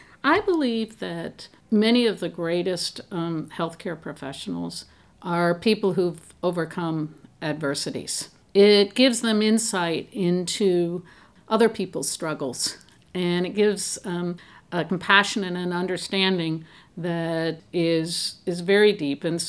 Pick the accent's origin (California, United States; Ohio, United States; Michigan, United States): Michigan, United States; Ann Arbor; I grew up in Ann Arbor, so it was my hometown university.